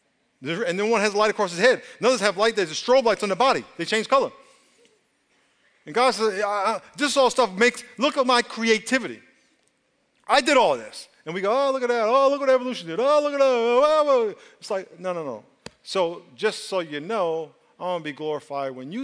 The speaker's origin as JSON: {"language": "English", "region": "New York", "country": "United States", "tie": "born or raised there", "said": "And I was telling them when I grew up in New York as a kid, every fall, the birds would fly south."}